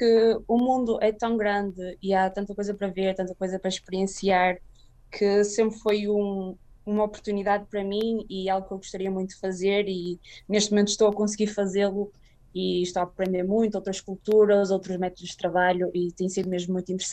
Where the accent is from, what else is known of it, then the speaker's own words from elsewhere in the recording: Portugal; moved away as an adult; Saí de Portugal, eu sempre cresci com a ideia que gostaria muito de explorar o mundo e ver o que há fora. Embora goste muito do meu país, também cresci com... Pelo facto da minha mãe ser sul-africana